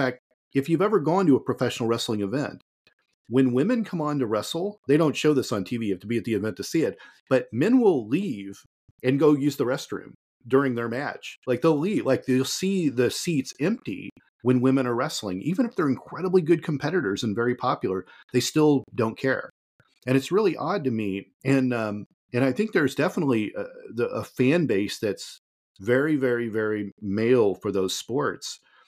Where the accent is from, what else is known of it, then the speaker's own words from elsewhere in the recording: Indiana, United States; growing up in the Midwest in Indiana, the Midwest, the Southeast, very popular places for racing